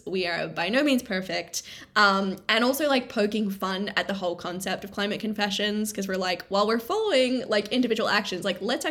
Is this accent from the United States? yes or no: no; Australia; now in United Kingdom; I'm a citizen of the Commonwealth, right? So I'm an Australian.